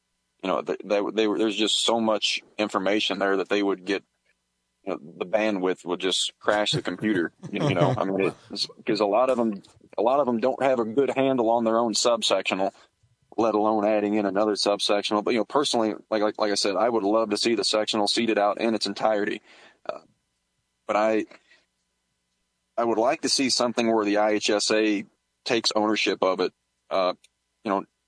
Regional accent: Kentucky, United States; But when I grew up in Pulaski County, which is, you know, touching the Mississippi River, or the Ohio River, one of them.

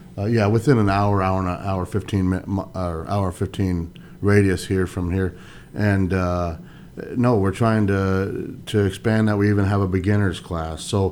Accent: Aledo, Illinois, United States; I grew up right here in Aledo, and I wrestled all my life, started at 5 or 6 years old

